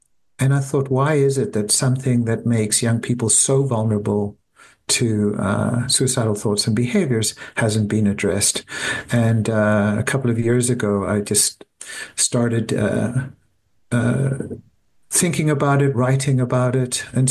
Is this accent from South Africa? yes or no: yes; South Africa; So I grew up in South Africa. I went to medical school in South Africa. I'm the eldest of eight children and born in four countries on three continents.